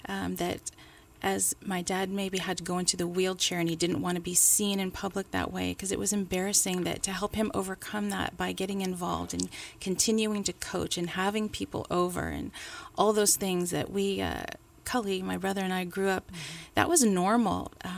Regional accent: California, United States; also born or lived in Michigan; Well, I was born in Michigan, but we moved to California, and I've been raised in the San Francisco Bay Area.

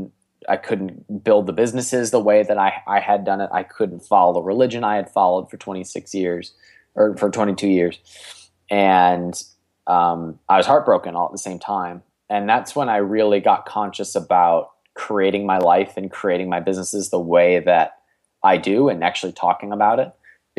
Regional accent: Cleveland, Ohio, United States; I'm from Cleveland, Ohio. I'm 28 years old.

